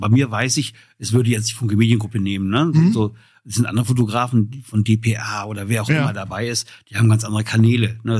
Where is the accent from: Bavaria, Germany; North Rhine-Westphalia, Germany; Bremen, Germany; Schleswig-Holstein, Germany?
North Rhine-Westphalia, Germany; Bochum; Und ich bin ja Bochumer.